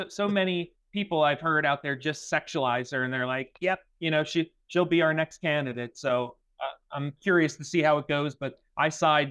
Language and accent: English; United States; No, I'm an American before I'm a Democrat.